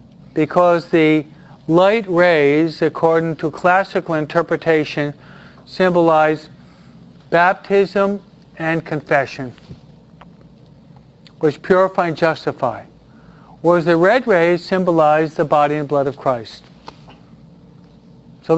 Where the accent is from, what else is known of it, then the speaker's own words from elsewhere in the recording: East Coast, United States; I was brought up on the East Coast. I was brought up in what's called the English etiquette, which I hated, no?